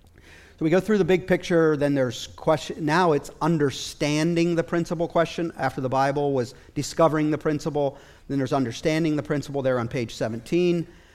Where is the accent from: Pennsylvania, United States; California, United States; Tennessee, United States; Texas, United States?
Pennsylvania, United States; also born or lived in Asia; I know in my own life, I grew up in West Central Pennsylvania my whole life, and other than living in Asia parts of the last 10 years, that's where I lived.